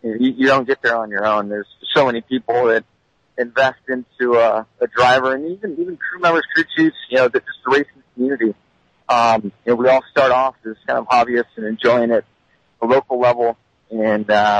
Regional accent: California, United States; I mean, I all my years, growing up in Southern California, all my years were motocross and off-road, things like that.

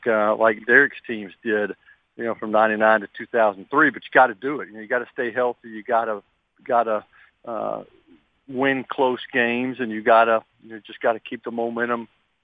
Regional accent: Nashville, Tennessee, United States; And growing up in Nashville, and been here since I was a little kid. Went to grade school here and high school, and my parents still live here.

